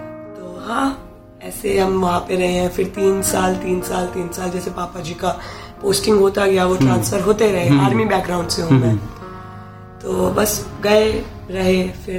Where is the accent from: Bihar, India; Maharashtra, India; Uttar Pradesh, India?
Bihar, India; Chhapra; born there; also born or lived in Roorkee; मेरा जन्म हुआ है बिहार में।